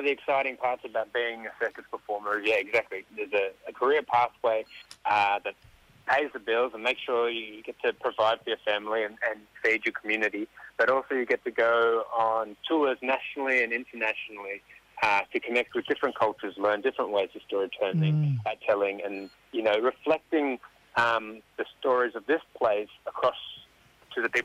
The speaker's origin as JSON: {"language": "English", "town": "Sydney", "region": "New South Wales", "country": "Australia", "tie": "born or raised there", "said": "But I grew up on Gadigal country as well in Sydney. I've got a really strong connection to that place."}